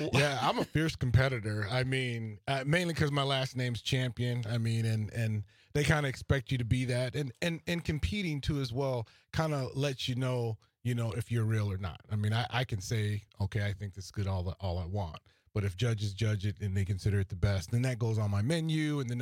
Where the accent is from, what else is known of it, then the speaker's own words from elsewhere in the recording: New Orleans, Louisiana, United States; Yeah, so I'm from New Orleans